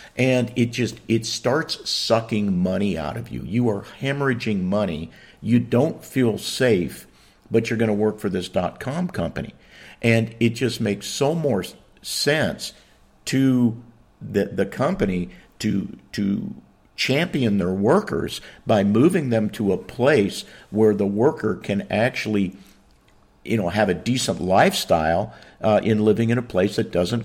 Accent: San Francisco, California, United States; having grown up, born and raised in San Francisco, I want to tell you that the Tenderloin is like the slums.

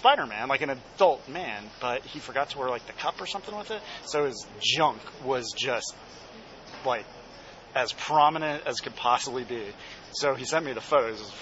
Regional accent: Atlanta, Georgia, United States; born there; I was born in Atlanta as well.

